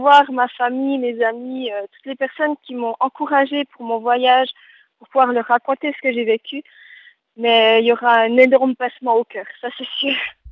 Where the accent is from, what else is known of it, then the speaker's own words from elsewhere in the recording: Switzerland; je me prenais la tête chez moi en Suisse